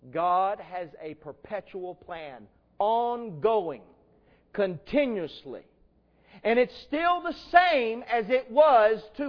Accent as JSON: {"language": "English", "region": "South Carolina", "country": "United States", "tie": "born or raised there", "lives_now": "Georgia, United States", "said": "You know as well as I do here in Georgia and growing up in South Carolina, what we have is a lot of religion."}